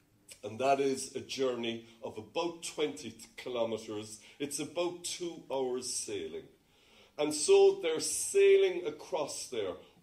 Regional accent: Cork, Munster, Ireland; I'm a Corkonian because I come from Cork.

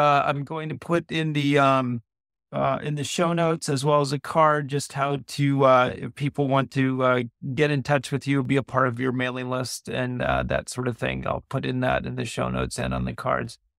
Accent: Alaska, United States; it just brings me back to growing up in Alaska.

